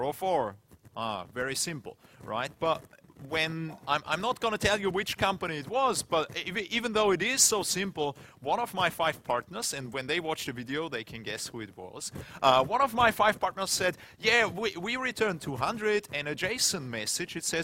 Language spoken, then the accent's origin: English; Austria; English is a second language; I'm from Austria originally. I'm not a native English speaker.